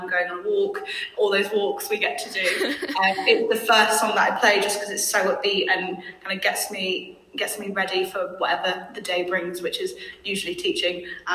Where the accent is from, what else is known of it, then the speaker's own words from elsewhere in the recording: Yorkshire and the Humber, United Kingdom; So, I'm originally from Yorkshire. My accent's gone a little bit, thankfully.